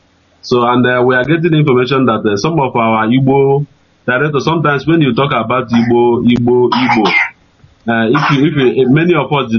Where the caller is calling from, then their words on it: Dakar, Senegal; I'm calling from Dakar, Senegal